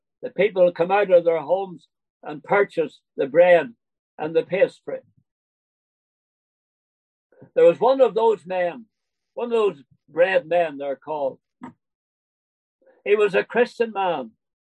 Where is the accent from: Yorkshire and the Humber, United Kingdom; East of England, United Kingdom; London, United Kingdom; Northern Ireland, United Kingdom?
Northern Ireland, United Kingdom; I'm from Northern Ireland. And the town that my wife and I settled down in, a town called Tanbrigee.